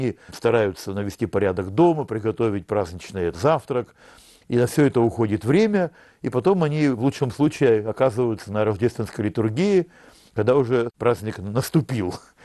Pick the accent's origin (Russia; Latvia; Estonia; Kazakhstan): Russia; Ural; на Урале, откуда я родом